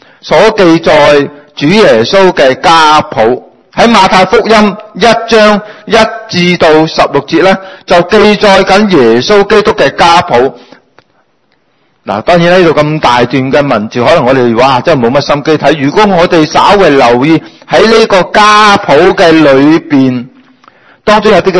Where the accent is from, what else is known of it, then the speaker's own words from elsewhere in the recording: China; 或者我哋中国人叫族谱啊